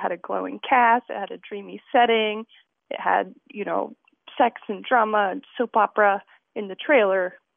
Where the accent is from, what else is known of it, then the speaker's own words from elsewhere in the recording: Raleigh, North Carolina, United States; I am from Raleigh, North Carolina.